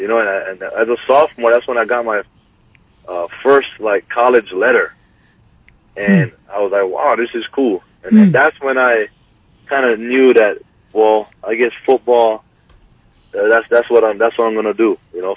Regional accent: Hawaii, United States; But yeah, I grew up in Kali for the most part, and right before sixth grade, moved to Paua. And attended Paua Elementary, onto Kauana Nakoa, and then eventually onto Roosevelt, where I had graduated.

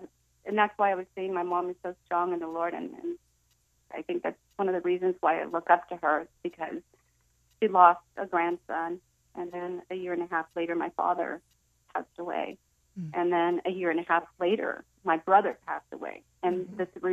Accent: San Fernando Valley, California, United States; Fernando Valley after my parents moved from San Diego. They purchased a house in San Fernando Valley. So I grew up in San Fernando Valley.

